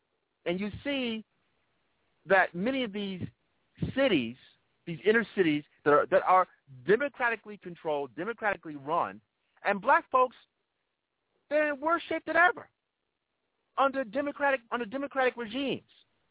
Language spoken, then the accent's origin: English; New York, United States; As a New Yorker, Barack Obama and Romney, they really weren't coming here.